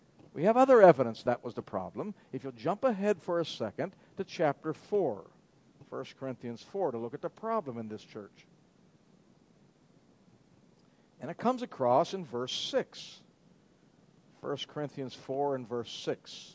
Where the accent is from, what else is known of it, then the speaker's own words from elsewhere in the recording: Pittsburgh, Pennsylvania, United States; You know, in the United States, football is big. I was raised in Pittsburgh.